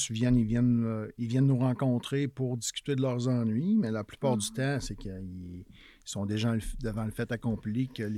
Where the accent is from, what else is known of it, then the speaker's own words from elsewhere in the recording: Lotbinière, Quebec, Canada; Je suis originaire de Lotbinière. Mon père avait une ferme laitière et tout simplement en campagne.